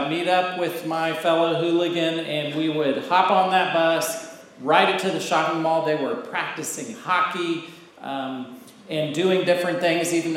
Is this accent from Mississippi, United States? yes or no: no; Dallas, Texas, United States; I grew up in Dallas.